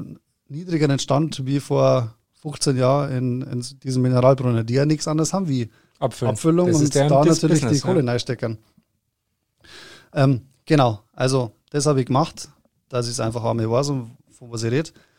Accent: Erding, Bavaria, Germany; ich bin aus Erding, da gibt es ja auch eine Brauerei, die man vielleicht schon mal gehört hat

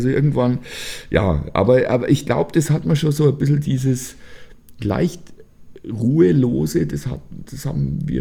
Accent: Germany; Ach Gott, bei uns nervt schon auch vieles, ja, in Deutschland, so unsere Art manchmal und so.

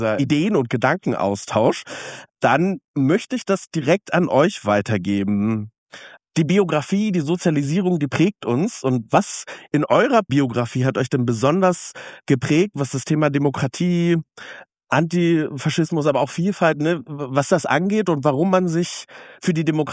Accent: Lusatia, Germany; Ich komme aus der Lausitz, ich bin da groß geworden. Ich sag immer, ich bin Ossi of Color

